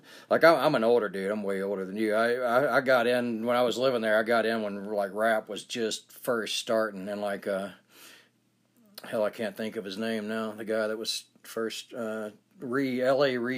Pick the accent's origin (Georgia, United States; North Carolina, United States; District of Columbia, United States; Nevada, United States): Georgia, United States; Atlanta; And I, like I said, I'm from Atlanta, so I'm familiar with how, you know, there it's different.